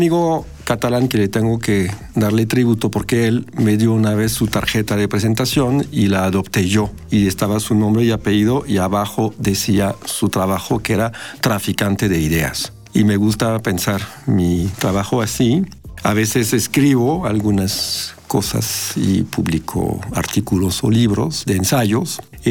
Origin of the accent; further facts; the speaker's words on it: France; Spanish is a second language; moved away as an adult; now in Mexico; soy francés y radico en México desde hace 23 años, lo cual hace de mi persona un híbrido